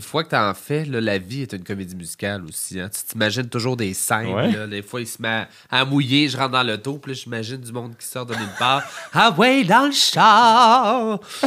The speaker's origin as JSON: {"language": "French", "town": "Boucherville", "region": "Quebec", "country": "Canada", "tie": "born or raised there", "said": "Ben pourtant, je viens de la rive sud. J'ai grandi à Boucherville."}